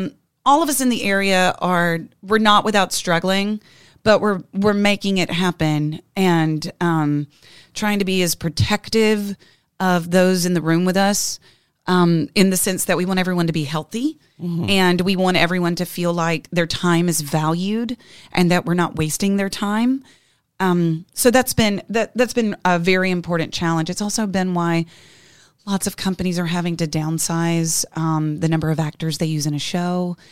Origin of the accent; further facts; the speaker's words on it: Montgomery, Alabama, United States; also born or lived in Opp, Alabama; I'm originally from around Montgomery, Alabama. Well, I take that back. I was born in Opp, Alabama.